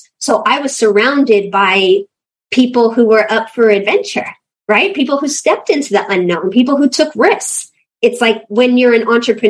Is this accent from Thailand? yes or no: yes; Thailand; everyone's asking, like, where are you from? What's your story? And I always said Thailand, and people would just look at me like I was an alien.